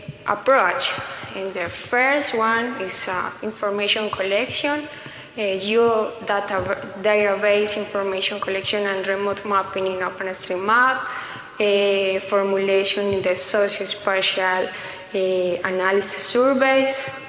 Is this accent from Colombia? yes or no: yes; Colombia; So I'm from Colombia. I am studying environmental engineer